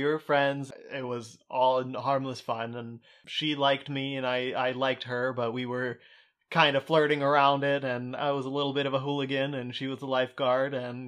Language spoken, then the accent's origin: English; Portsmouth, Ohio, United States; Well, I'm from Portsmouth, Ohio, so growing up, I would root for the Cincinnati Bengals.